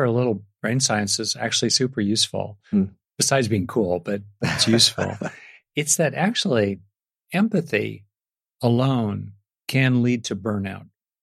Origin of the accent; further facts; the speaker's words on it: United States; Like, I grew up in America in the 60s and 70s, and I kind of came of age politically in the late 60s